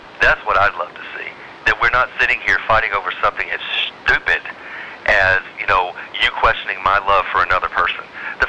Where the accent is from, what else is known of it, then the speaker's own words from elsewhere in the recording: North Carolina, United States; moved away; I mean, I come from North Carolina. I come from a place where there is no equality, racially, socioeconomically